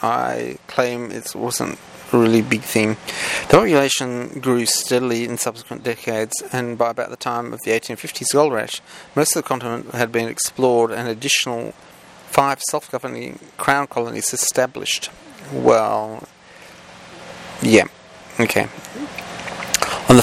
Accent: Australia; Now, in this case, I am Australian, in Australia

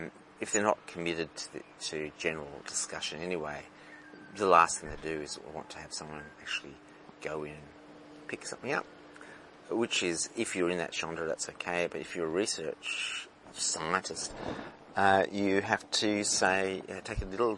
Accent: Australia; And so, as an Australian, you're going, let's have a look at that.

